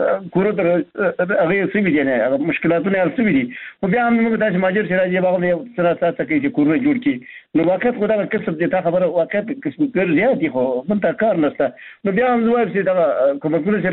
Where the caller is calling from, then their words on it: Baghlan, Afghanistan; بغلان مې تماس نیولې